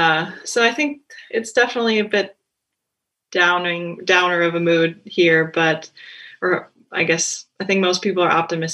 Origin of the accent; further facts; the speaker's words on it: White Bear Lake, Minnesota, United States; So I grew up in White Bear Lake, Minnesota